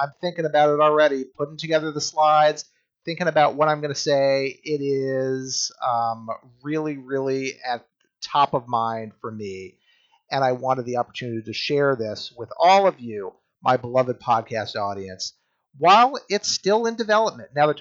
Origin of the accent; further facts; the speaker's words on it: East Greenwich, Rhode Island, United States; my hometown of East Greenwich, Rhode Island